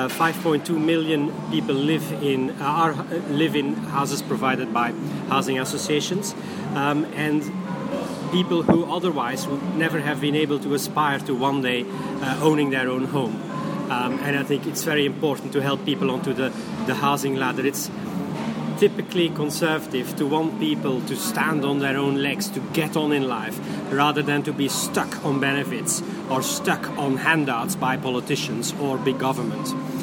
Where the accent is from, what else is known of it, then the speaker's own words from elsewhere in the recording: Belgium; now in London, United Kingdom; I'm an immigrant from Belgium. I arrived in the UK in 1994, and I've lived here ever since in central London.